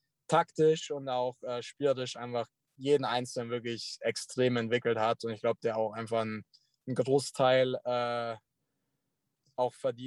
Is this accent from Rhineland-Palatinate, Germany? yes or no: no; Karlsfeld, Bavaria, Germany; Ich bin dann in Karlsfeld bei Dachau bin ich aufgewachsen. Das ist mein Hood.